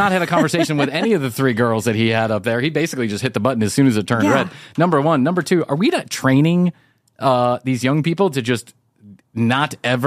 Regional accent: Alabama, United States; No, I'm not the Swedish. I'm from Alabama.

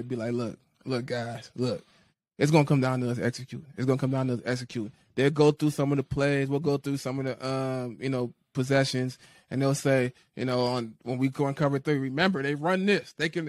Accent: New Orleans, Louisiana, United States; I grew up in New Orleans. I grew up in the area.

